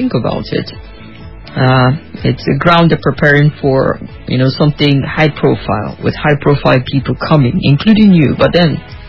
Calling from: Gwagwalada, Nigeria; from Gwabulada.

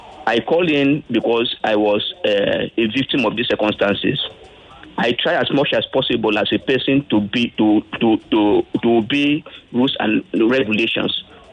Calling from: Lekki, Lagos, Nigeria; I'm calling you from Lekki.

